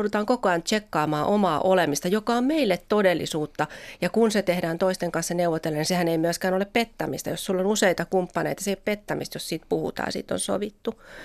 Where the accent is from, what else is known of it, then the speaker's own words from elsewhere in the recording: Helsinki, Uusimaa, Finland; en mä silti ole helsinkiläinen, mä oon stadilainen.